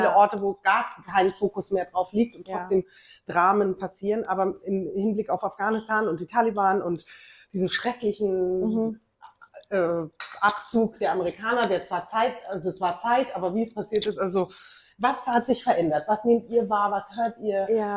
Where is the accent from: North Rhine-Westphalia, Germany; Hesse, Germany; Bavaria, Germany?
Bavaria, Germany; Ich bin in Bayern groß geworden